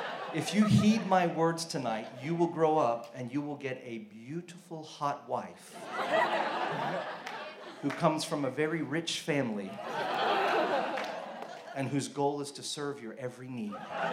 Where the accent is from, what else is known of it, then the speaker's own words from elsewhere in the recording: Manila, Metro Manila, Philippines; I went to an American school. That's why I have this accent. But I love growing up in the Philippines. It's a tropical country, man.